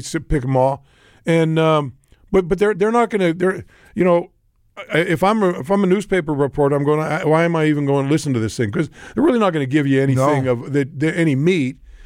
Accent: California, United States; So let me tell you this: when we grew up in California, you had like when you're in elementary school, your schools had teams, right?

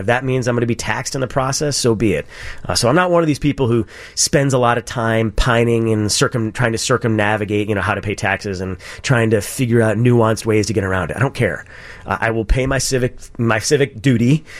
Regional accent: Toledo, Ohio, United States; helping our population educate in my hometown of Toledo, Ohio.

